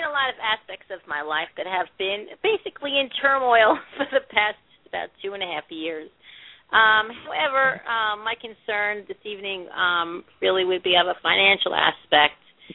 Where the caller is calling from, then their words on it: Florence, Georgia, United States; I am calling from Florence, Georgia.